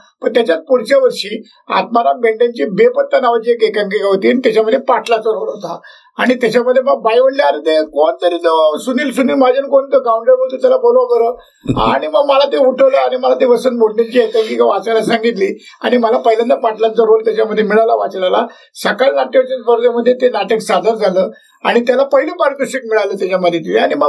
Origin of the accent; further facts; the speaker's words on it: Kadus, Maharashtra, India; ते माझं कडूस गाव ग्रामीण भागातलं राजगुरुनगर पासून 6 मैल असलं ना पुणे जिल्ह्यातलं गाव आहे माझं त्याच्यामध्ये. आणि पहिली ते 5वी माझं शिक्षण कडूस राजगुरुनगर इथे जीवन शिक्षण मंदिर मध्ये झालेलं आहे.